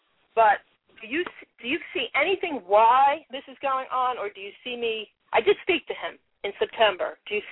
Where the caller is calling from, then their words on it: Connecticut, United States; I'm from Connecticut.